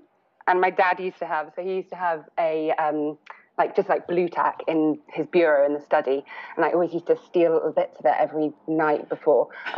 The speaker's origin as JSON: {"language": "English", "region": "South West England", "country": "United Kingdom", "tie": "born or raised there", "said": "So I grew up in Somerset, so literally probably 3 hours south of there, right by the sea"}